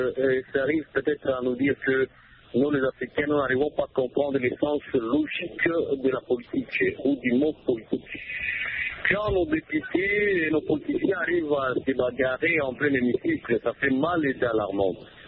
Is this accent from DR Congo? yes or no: yes; DR Congo; ici, chez nous, en RDC